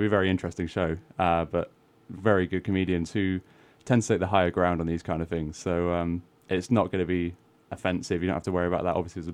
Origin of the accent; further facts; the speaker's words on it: England, United Kingdom; now in Sitka, United States; So obviously I'm not originally from Sitka. I'm from England, which is where I began my comedy career